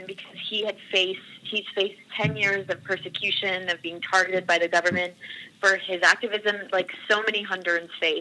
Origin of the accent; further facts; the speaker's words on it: Canada; And in Canada, I'm Canadian, so my community, which is a small rural community, formed a group